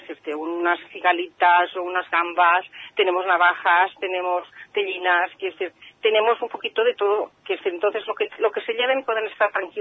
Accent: Vigo, Galicia, Spain; now in Gandía, Spain; nosotros realmente somos de Vigo

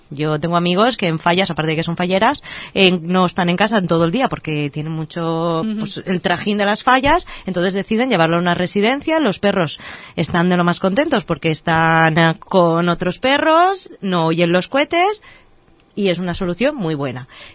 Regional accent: Valencian Community, Spain; Ya, es que somos valencianos, lo llevamos

